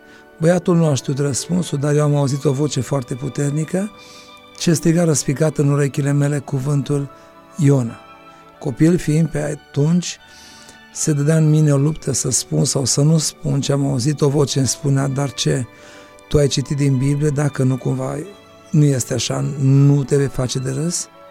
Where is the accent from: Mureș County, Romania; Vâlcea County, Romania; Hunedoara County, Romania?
Hunedoara County, Romania; sunt din Hunedoara, sunt căsătorit, am 3 copii, sunt de la Biserica Pentecostală Golgota din acea localitate